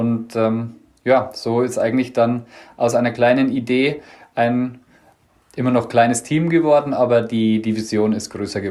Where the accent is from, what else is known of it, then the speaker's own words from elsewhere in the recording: Bavaria, Germany; accent: Lower Bavarian; Also tatsächlich komme ich sogar aus Niederbayern, nicht nur aus Bayern. Aus Niederbayern hört man vielleicht auch an meinem Dialekt und meinem nicht so ganz perfekten Hochdeutsch. Und bin 38 Jahre alt